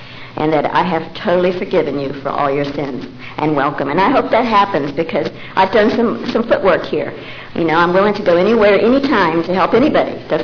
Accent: West Virginia, United States; So I'm from West by God, Virginia. That was one strike against me right there. And I live back in a holler, way back in a holler.

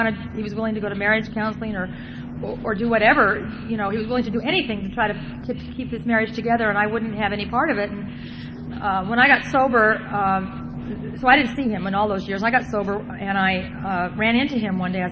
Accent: Newport Beach, California, United States; I grew up in Newport Beach, which was a small beach community, and mostly we drank beer because that's what we could buy.

